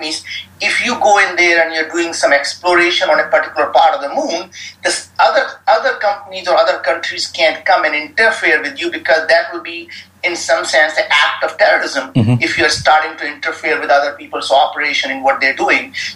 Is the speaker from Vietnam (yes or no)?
no; India; growing up in India in very humble beginnings and poverty and dreaming big to be able to go to the moon